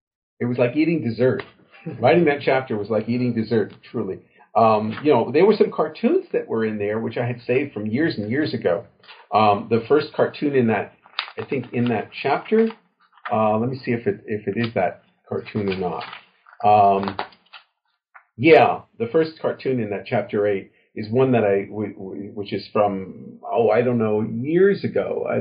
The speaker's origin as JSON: {"language": "English", "region": "New York", "country": "United States", "tie": "born or raised there", "said": "York, yeah."}